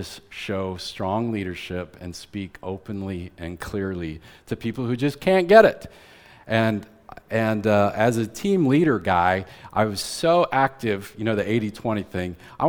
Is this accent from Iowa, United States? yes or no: yes; Iowa, United States; And in our case, you know, I'm from Iowa. That's, for those of you who don't know geography, that's north, in the north part of the United States.